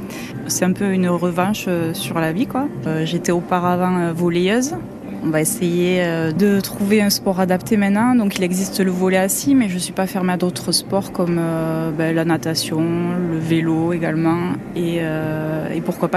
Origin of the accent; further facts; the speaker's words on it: Occitanie, France; j'ai 38 ans bientôt et je suis originaire de l'Hérault, mais là, je viens du Var.